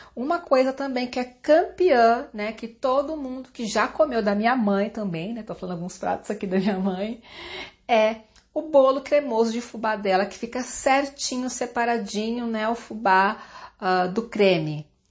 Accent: Jundiaí, São Paulo, Brazil; a minha família, né, reside em Jundiaí, eu nasci em Jundiaí

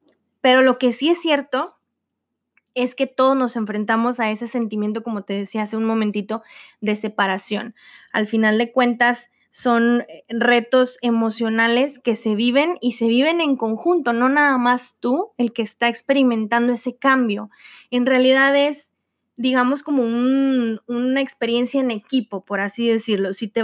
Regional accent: Monterrey, Nuevo León, Mexico; Yo nací y crecí en Monterrey, Nuevo León. 26 años de mi vida acostumbrada a la misma ciudad

